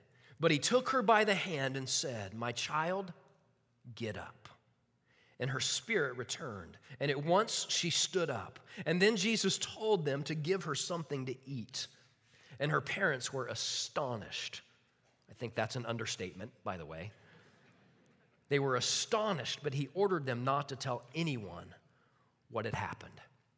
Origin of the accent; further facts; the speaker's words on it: Midwest, United States; You know, I grew up in the Midwest. I spent a lot of my life in the Midwest.